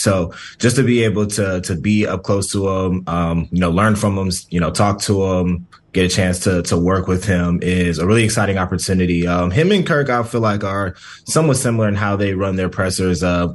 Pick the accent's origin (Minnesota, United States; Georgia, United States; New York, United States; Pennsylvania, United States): Georgia, United States; Atlanta; I'm from Atlanta originally, so proximity to home was obviously a big factor.